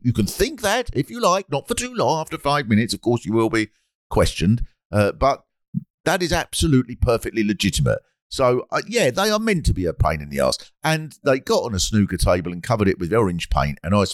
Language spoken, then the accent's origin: English; United Kingdom; I think that protest, of course, is a fundamental part of what we as British people cherish as a democracy